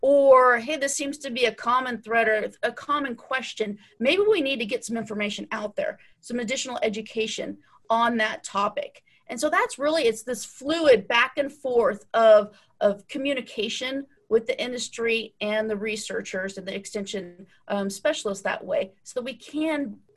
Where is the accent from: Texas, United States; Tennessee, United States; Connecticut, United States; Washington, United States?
Washington, United States; You know, growing up in Eastern Washington, I think you're one degree of separation from either Kevin Bacon or probably agriculture.